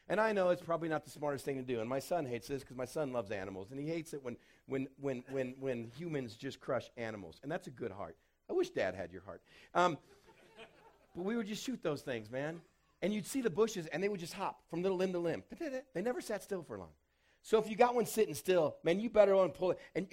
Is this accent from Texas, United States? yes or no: yes; Texas, United States; We grew up in West Texas where you were like in a drought your entire life. And we grew up 20 miles outside the city of El Paso, far, far West Texas.